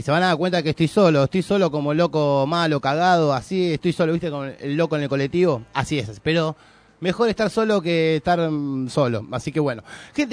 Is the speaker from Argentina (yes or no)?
yes; Argentina; uno como es argentino, ¿no? Y está empalpado de este folclore futbolístico